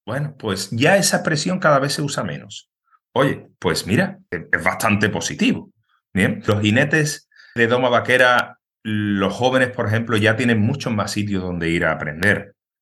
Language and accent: Spanish; Pilas, Andalusia, Spain; en Pilas, que es de donde yo soy